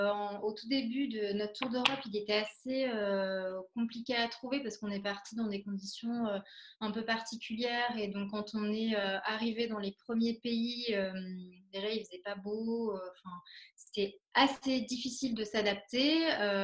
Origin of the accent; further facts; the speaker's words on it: France; quand on rentre en France, ce qui est censé être la maison